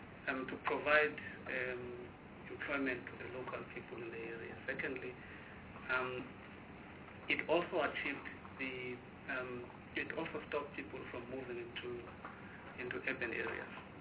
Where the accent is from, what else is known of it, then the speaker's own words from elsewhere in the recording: Eastern Cape, South Africa; I'm from the Eastern Cape